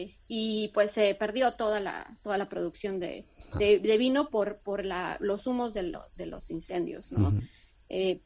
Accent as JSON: {"language": "Spanish", "country": "Mexico", "lives_now": "Canada", "said": "Para mí, que soy mexicana, 49 grados centígrados, o sea, no los vivo ni siquiera en el norte de México. Yo soy de una zona desértica, es una temperatura extrema."}